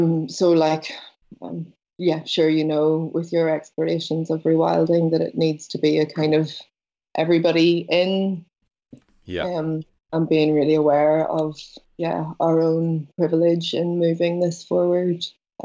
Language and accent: English; Belfast, Northern Ireland, United Kingdom; I grew up in Belfast. So I grew up in the north of Ireland.